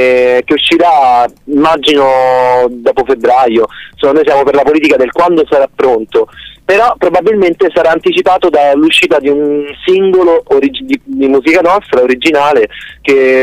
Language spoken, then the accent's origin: Italian; Rome, Lazio, Italy; ci trovavamo a passeggiare qua, noi siamo di Roma